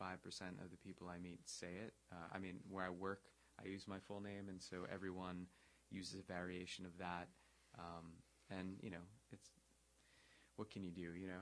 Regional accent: Livingston, New Jersey, United States; A town called Livingston, so kind of north central Jersey.

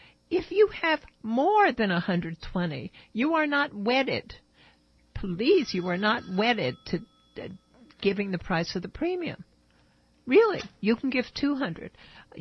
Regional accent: New Jersey, United States; thank you very much from Union, New Jersey, my home state.

